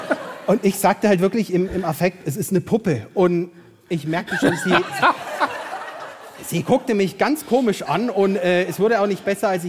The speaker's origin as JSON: {"language": "German", "town": "Würzburg", "region": "Bavaria", "country": "Germany", "said": "ich komme ja aus Würzburg."}